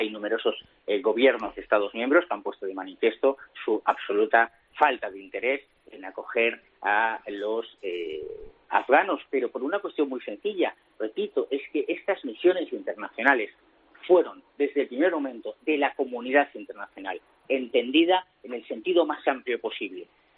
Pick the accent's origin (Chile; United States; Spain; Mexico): Spain; Nuestro primer deber como políticos europeos, en este caso españoles, es garantizar la seguridad de los españoles.